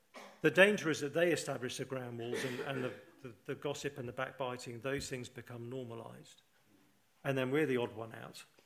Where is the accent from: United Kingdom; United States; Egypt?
United Kingdom; England; It's exhausting being English, isn't it?